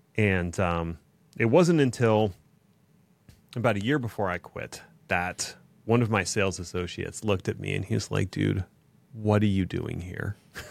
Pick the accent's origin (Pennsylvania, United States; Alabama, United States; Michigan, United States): Pennsylvania, United States; And I born and raised in Pennsylvania.